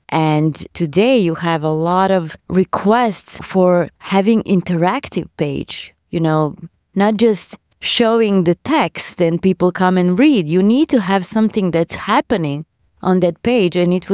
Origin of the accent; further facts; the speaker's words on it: Serbia; from Serbia, and we have the best community in the world.